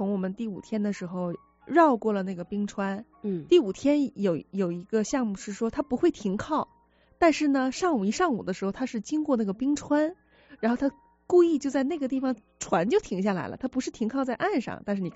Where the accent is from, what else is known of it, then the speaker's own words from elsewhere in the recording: China; 因为我们是中国人嘛，亚洲人